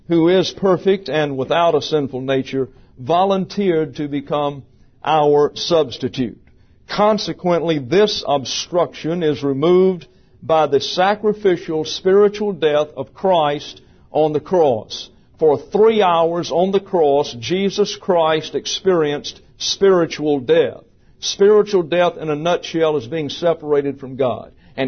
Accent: the South, United States; I was raised in the South in the 1950s.

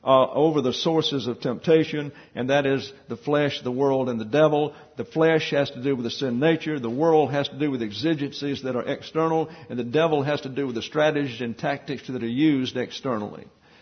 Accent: Alaska, United States; I'm from Alaska, and you can't scare me because I'm frozen to death all of my life.

